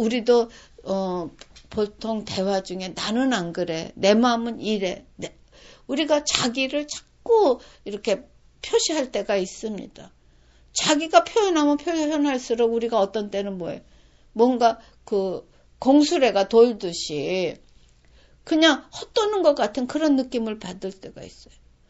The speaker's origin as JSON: {"language": "Korean", "country": "South Korea", "said": "우린 그렇게 자랐고, 그렇게 하는 것이 한국 사람으로서 당연한 것이었고"}